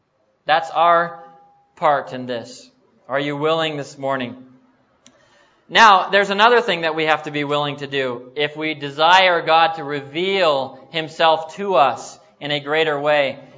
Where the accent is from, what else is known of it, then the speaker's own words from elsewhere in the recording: United States; You know, I'm 25 years old. I come from America.